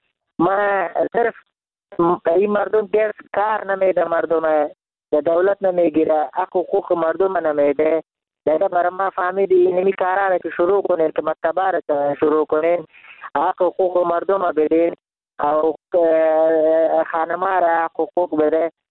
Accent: Jalalabad, Nangarhar, Afghanistan; ما خودم افغان هستم، ننگرهار هستم، از خار شهر جلال‌آباد بهار.

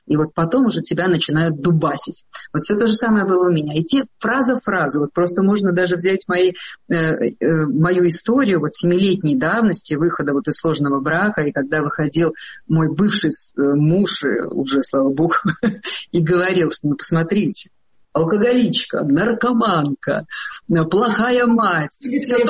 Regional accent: Belarus; Мне не нужны символы, потому что я белоруска. От макушки до кончиков пяток.

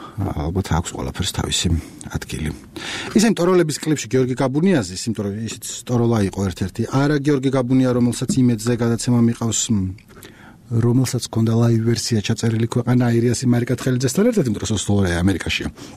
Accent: Imereti, Georgia; მე ვფიქრობ ხოლმე მაგას და მე რამე იმერელი ვარ.

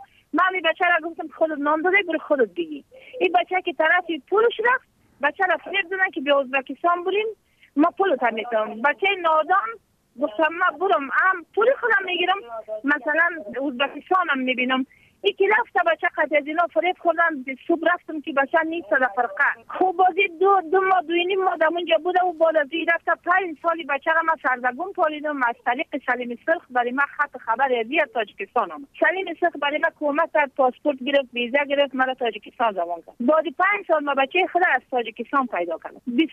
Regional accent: Afghanistan; moved away; من از افغانستان آمدیم

